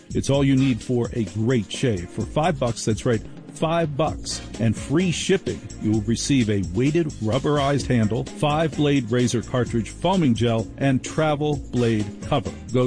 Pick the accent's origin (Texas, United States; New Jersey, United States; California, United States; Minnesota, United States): New Jersey, United States; I was from New Jersey. I lived on a primary diet of pizza and Goodwill.